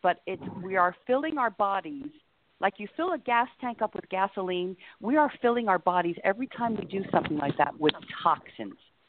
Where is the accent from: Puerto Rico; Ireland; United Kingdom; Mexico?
Puerto Rico; I'm from Puerto Rico, so my diet was all sugar, everything fried, meat.